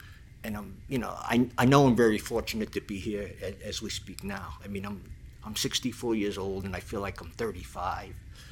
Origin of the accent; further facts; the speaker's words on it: Queens, New York, United States; also born or lived in Brooklyn; I grew up in New York City, born in Brooklyn, raised in Queens. I'm the oldest of four children.